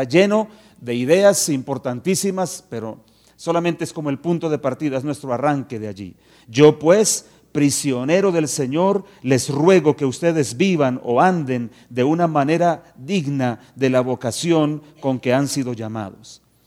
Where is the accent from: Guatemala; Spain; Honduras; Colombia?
Colombia; Santander; decimos en mi tierra porque soy santandereano